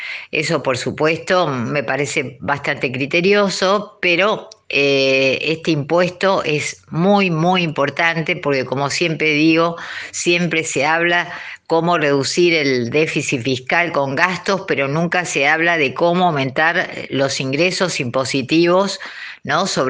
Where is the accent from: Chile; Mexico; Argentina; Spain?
Argentina; en qué periodo nosotros tomamos como argentinos esa deuda.